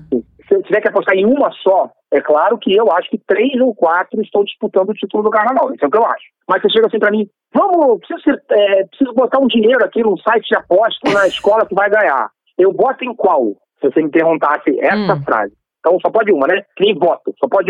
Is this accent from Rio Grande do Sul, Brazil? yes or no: no; Niterói, Rio de Janeiro, Brazil; da minha querida Niterói amada, é minha cidade, minha terra.